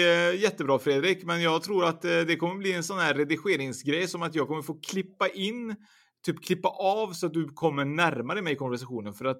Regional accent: Sweden; jag är lite dum svensk ibland

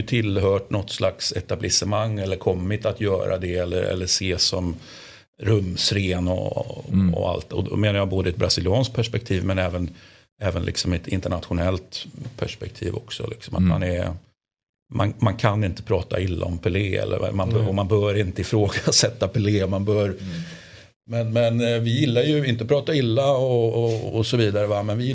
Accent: Sweden; jag är ju uppvuxen i Sverige.

